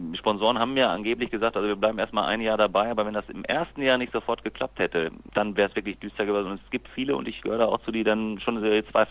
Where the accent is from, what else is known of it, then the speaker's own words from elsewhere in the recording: Lemgo, North Rhine-Westphalia, Germany; born there; jetzt bin ich noch gebürtiger Lemgo.